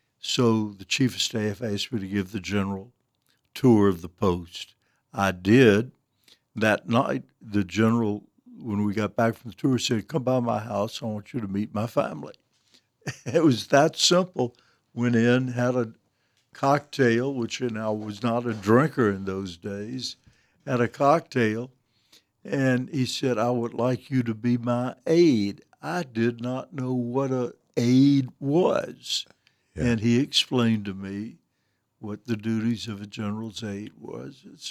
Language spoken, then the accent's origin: English; Selma, Alabama, United States; born there; I was born in Selma, Alabama